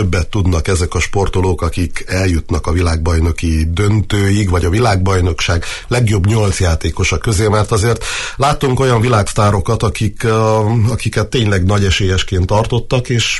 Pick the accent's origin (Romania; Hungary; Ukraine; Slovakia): Romania; Târgu Mureș, Mureș County; mi is marosvásárhelyiként nagyon-nagyon büszkék vagyunk rád.